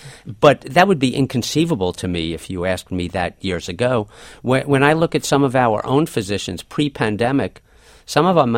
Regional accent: New York, United States; And now I'll be a bit more cynical because I'm from New York.

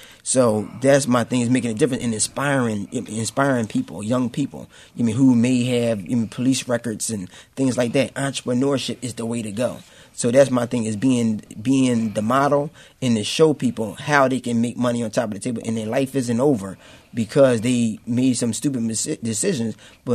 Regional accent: Philadelphia, Pennsylvania, United States; I'm from West Philadelphia, and I'm a stakeholder in the community.

